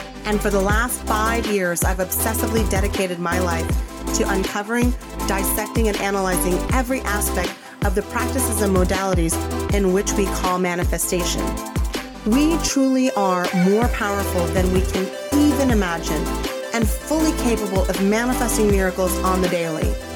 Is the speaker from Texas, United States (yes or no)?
yes; Dallas, Texas, United States; born there; Now, I'm a first-generation American on my mother's side. We are Colombian. See, mommy. And when I was born in Dallas, Texas